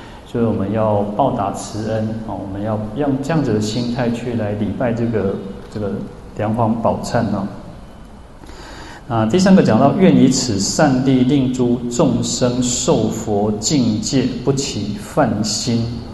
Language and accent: Chinese; China; 我们中国人其实都要在清明的时候